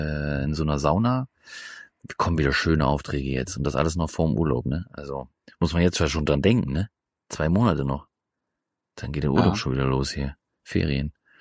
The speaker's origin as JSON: {"language": "German", "town": "Lürschau", "region": "Schleswig-Holstein", "country": "Germany", "said": "Ja, ich komme aus Lürschau."}